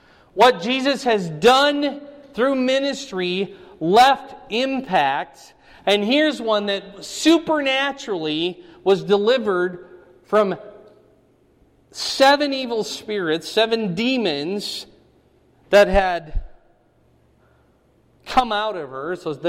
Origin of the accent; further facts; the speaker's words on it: Fort Dodge, Iowa, United States; But I grew up in Fort Dodge